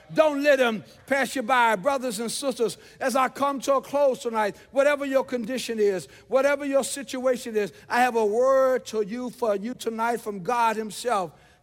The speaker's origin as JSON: {"language": "English", "town": "New Orleans", "region": "Louisiana", "country": "United States", "tie": "born or raised there", "said": "the Baptist church I grew up in New Orleans, Louisiana, every Sunday when the pastor gave the invitation, the choir sung this song."}